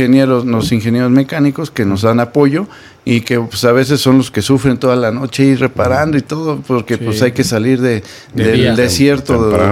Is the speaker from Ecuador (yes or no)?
no; Mexico; como buenos mexicanos, luego escuchamos ruido.